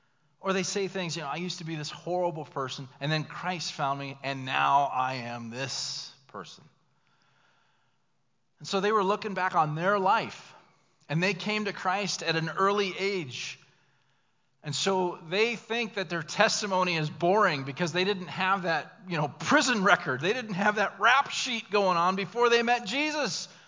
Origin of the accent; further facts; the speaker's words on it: Williamsport, Indiana, United States; Because you'd be sitting there thinking, now, wait a second, I'm from Williamsport, Indiana. I am an American.